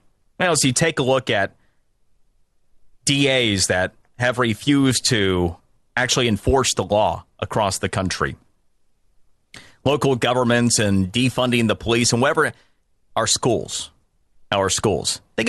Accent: Florida, United States; a lot of them happened from my home state of Florida

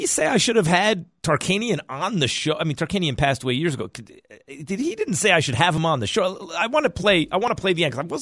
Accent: New York City, New York, United States; I grew up in New York City.

